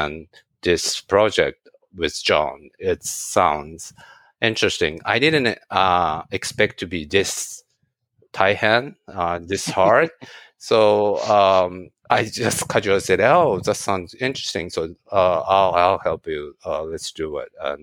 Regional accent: Kawasaki, Kanagawa, Japan; English is a second language; moved away as an adult; I'm from Kawasaki, Kanagawa Prefecture. It's like a suburb of, like New Jersey, suburb of New York. And, I basically, I was born there, I grew up there, and most of my life I've lived in Japan till 27 or so.

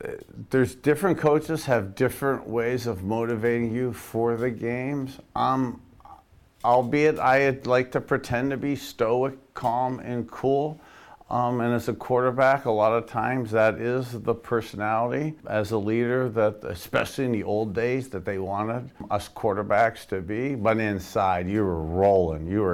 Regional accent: Youngstown, Ohio, United States; as a little boy growing up in Youngstown, Ohio, where you'd go to the old Three Rivers Stadium, and the Cleveland Browns never won there.

